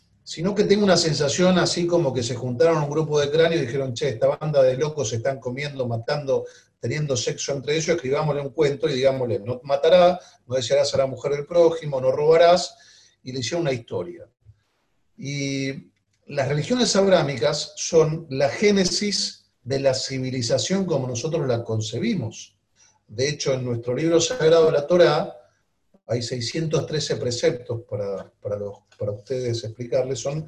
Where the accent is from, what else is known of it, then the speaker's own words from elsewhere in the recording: Argentina; born there; Así que yo amo mi tierra, porque nací acá, y amo mi tierra porque además es una tierra que con el funcionamiento democrático y republicano le dio lugar a toda una generación de argentinos